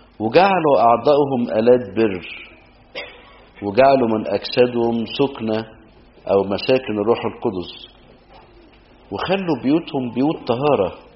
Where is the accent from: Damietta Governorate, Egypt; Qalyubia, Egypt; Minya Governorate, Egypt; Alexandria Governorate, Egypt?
Minya Governorate, Egypt; والنوع ده برضو موجود على فكرة وعندنا في المنيا منه كتير